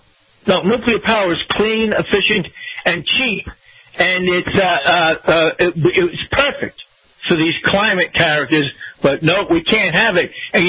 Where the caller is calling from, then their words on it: Tampa, Florida, United States; from Tampa, Kyle.